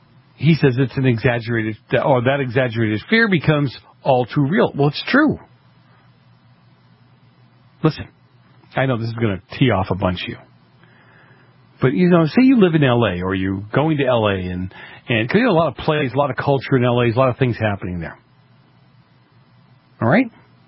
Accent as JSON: {"language": "English", "town": "Boston", "region": "Massachusetts", "country": "United States", "tie": "born or raised there", "lives_now": "Los Angeles, United States", "said": "When I grew up in Boston, when I grew up in the Italian section, yeah, the Guinea section of Boston, these people were just off the boat."}